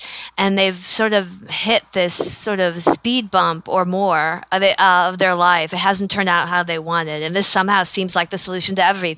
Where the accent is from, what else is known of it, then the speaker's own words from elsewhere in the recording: Grosse Pointe, Michigan, United States; And where I grew up in Grosse Pointe, it was majority of people I knew, parents worked in the industry for one way or another.